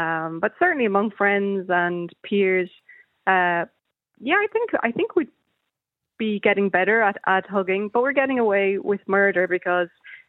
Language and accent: English; Malawi; born there; I was born in Malawi and my parents moved around a lot.